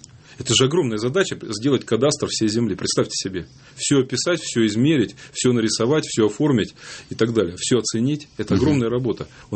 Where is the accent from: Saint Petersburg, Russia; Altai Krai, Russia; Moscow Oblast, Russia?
Altai Krai, Russia; Кстати, тоже это связано с моей малой родиной, с Алтаем.